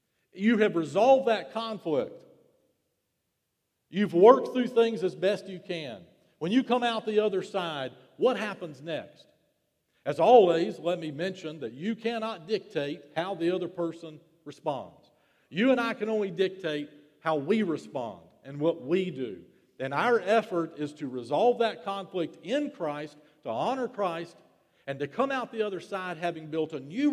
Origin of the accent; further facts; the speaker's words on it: Winston-Salem, North Carolina, United States; I'm from the Piedmont in Winston-Salem